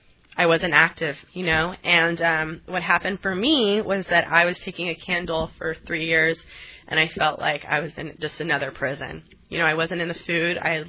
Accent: Los Angeles, California, United States; I grew up Catholic. I grew up here in Los Angeles.

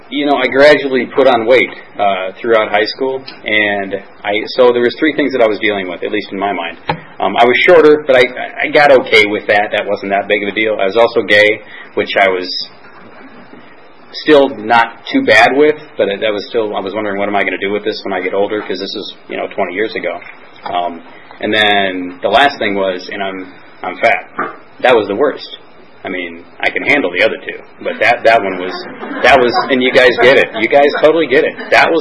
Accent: Chicago, Illinois, United States; also born or lived in Flint, United States; I was born in Flint, Michigan. That's where I'm from, and my family moved to Chicago when I was pretty young, about two or three or something. So most of my life, I grew up in Chicago.

